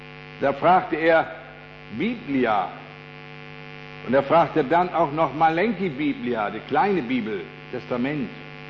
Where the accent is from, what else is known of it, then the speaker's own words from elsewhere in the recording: Emden, Lower Saxony, Germany; ich komme aus Emden, aus Friesland, von der Küste.